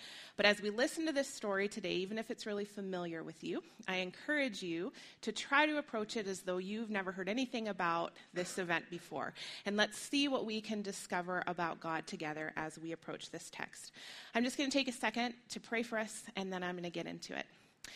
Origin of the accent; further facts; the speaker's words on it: United States; also born or lived in Colorado; So like Ben said, I'm originally from the States, and my background is actually in writing.